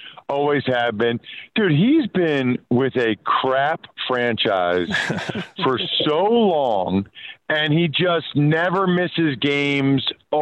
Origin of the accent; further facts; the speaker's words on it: Reading, Pennsylvania, United States; if you grew up where I grew up in Reading, Pennsylvania, you're a diehard Eagles fan outside of Philly.